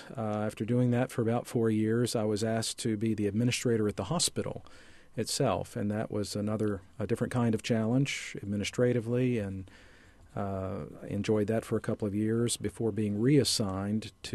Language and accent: English; North Carolina, United States; I grew up in North Carolina and graduated from North Carolina State University in Raleigh.